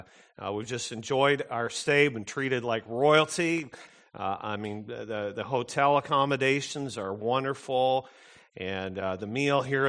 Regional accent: Canada; When he had met me and knew I was from Canada and everything

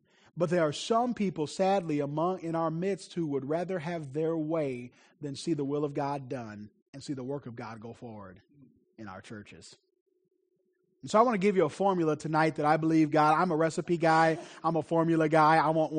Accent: Gary, Indiana, United States; born there; I was born in Gary, Indiana. At the time I was born there, it was the murder capital of the world.

